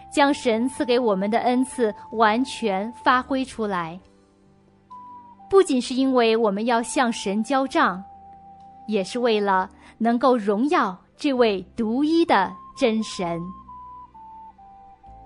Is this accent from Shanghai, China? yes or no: no; Beijing, China; born there; 因为我本人是1979年出生在北京协和医院。